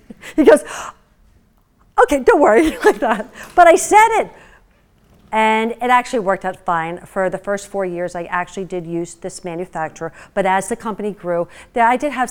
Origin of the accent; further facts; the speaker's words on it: Philadelphia, Pennsylvania, United States; I'm from the Philadelphia area.